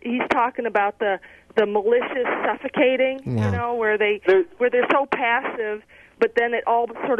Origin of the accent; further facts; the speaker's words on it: New York, United States; moved away as an adult; now in Milwaukee, United States; I grew up in Central Tier, New York, and then migrated out to the Midwest for school, back to New York for more school, lived in the South for a couple years, and then have lived in the Milwaukee area for 26 years.